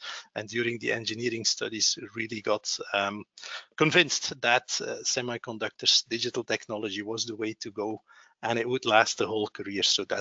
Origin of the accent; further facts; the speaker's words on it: Flanders, Belgium; in the region where I grew up in Flanders